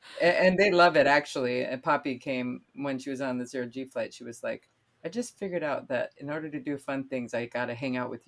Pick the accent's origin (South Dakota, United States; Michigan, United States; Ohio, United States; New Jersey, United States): South Dakota, United States; So I grew up in South Dakota. Yep. As far away from the ocean as you can get in North America.